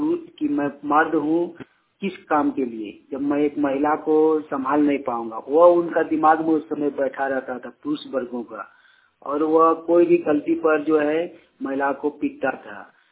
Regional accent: Kasmar, Jharkhand, India; ग्राम कस्मा चट्टी, पंचायत कस्मार, जिला बोकारो, राज्य झारखंड का निवासी हूँ।

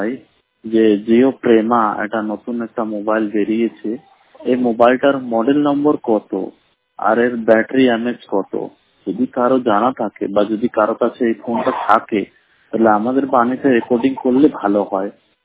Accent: Allahabad, Uttar Pradesh, India; আমার বাড়ি হলো এলাহাবাদ।

